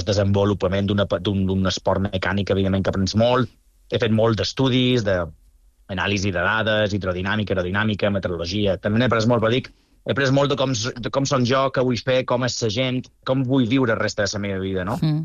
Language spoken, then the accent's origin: Catalan; Balearic Islands, Spain; és vera que potser puc tenir ascendència, he nascut a Mallorca, però tinc ascendència italiana, mallorquina, prensa de tot. Però jo som ben mallorquí i sempre ho dic, jo me vull morir a Mallorca.